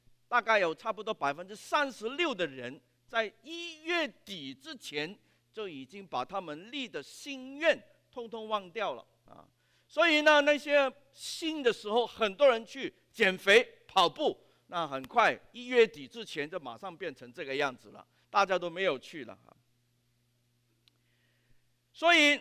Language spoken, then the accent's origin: Chinese; China; 所以我们中国人很有福啊，因为我们中国人可以有两个新年